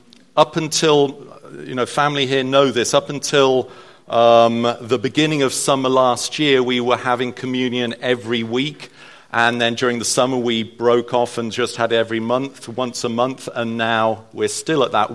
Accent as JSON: {"language": "English", "country": "United Kingdom", "said": "I'm British, you notice, you know, that's not the sort of British thing to do."}